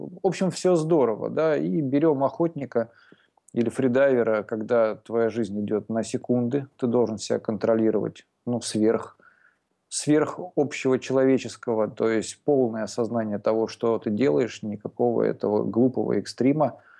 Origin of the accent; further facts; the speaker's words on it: Estonia; Родился я в Эстонии, тут и рос.